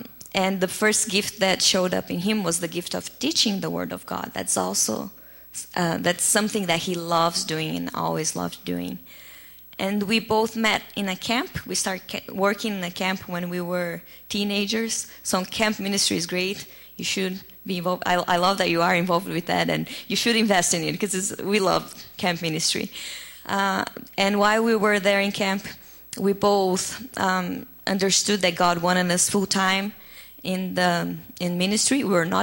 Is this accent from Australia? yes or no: no; South Region, Brazil; I was born in Brazil, and I'm a missionary kid. My parents were missionaries, not in the Amazon, in a different forest in the south of Brazil. And I grew up in a very little fishing village.